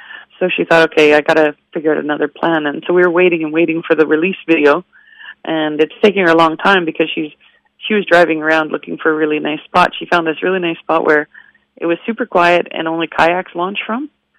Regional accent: Winnipeg, Manitoba, Canada; So we found a location in Winnipeg, my hometown, and we drove the 6 hours to take him there.

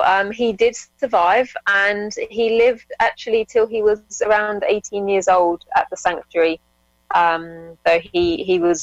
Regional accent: England, United Kingdom; I've always volunteered in England. I grew up in England

